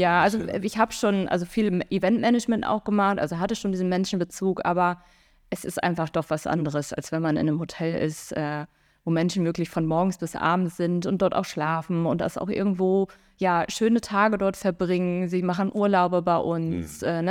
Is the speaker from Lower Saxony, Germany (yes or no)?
yes; Osnabrück, Lower Saxony, Germany; now in Fehmarn, Germany; Ich komme wirklich eigentlich aus Osnabrück. Wir sind dann vor, Gott, wann war es, 2020, genau zu Corona-Beginn, sind wir nach Fehmarn gezogen, also mal aus Osnabrück raus